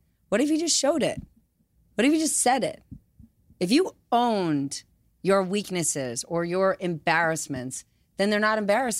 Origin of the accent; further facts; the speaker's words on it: United States; Being American.